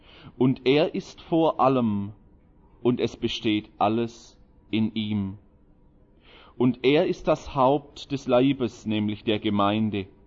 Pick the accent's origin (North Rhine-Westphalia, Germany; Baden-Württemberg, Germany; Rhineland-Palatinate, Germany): Baden-Württemberg, Germany; Holzgerlingen; now in Konstanz, Germany; ursprünglich komme ich aus Holzgerlingen. Das ist so etwas näher bei Stuttgart als Konstanz und auch schön.